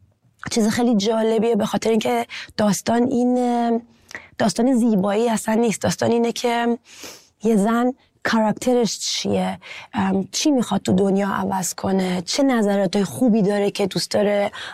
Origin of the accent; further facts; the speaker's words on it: Iran; now in Germany; ما ایرانی هستیم ولی الان مهمون توی کشور جدید هستیم.